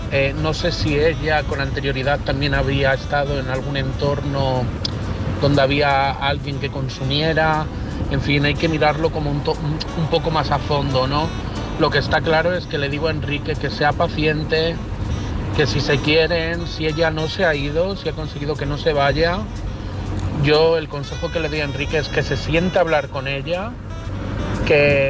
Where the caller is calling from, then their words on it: Madrid, Community of Madrid, Spain; de Madrid.